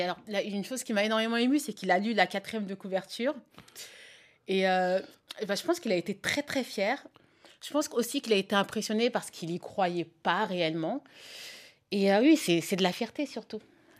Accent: Paris, Île-de-France, France; born there; Je suis née à Paris, mon père ne savait pas parler français, ne savait ni lire ni écrire le français.

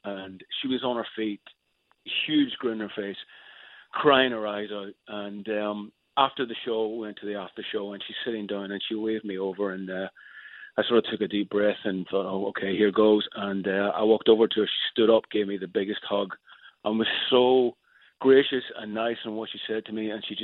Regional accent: Ireland; it's a soundtrack of my youth growing up in Ireland.

